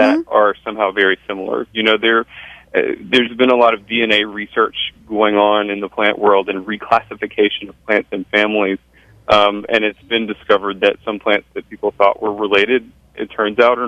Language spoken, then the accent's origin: English; the South, United States; These are not plants that would ever be happy where I grew up in the South